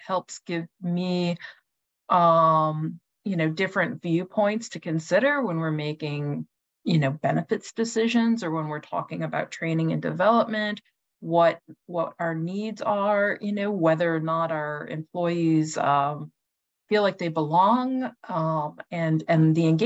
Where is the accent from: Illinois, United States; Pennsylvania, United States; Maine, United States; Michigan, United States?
Michigan, United States; Pontiac; And growing up in Pontiac, I thought, you know, I grew up, so this is like the 70s and 80s. I grew up in a community that was very diverse. We had a lot of Vietnamese and Laotian refugees.